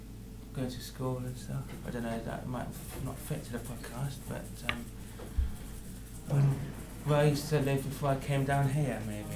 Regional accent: London, United Kingdom; born there; moved away; Because I was born in London and I was moved down here

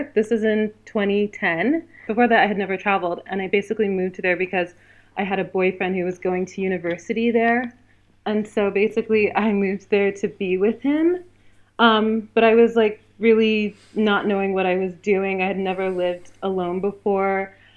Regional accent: Columbia, Maryland, United States; to all come to this area of Maryland. And I feel like because of growing up in Colombia

